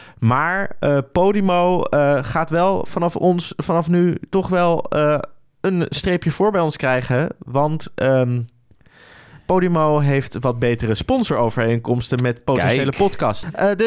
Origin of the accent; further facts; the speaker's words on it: Amsterdam, North Holland, Netherlands; Als Amsterdammer vind ik dat heel fijn.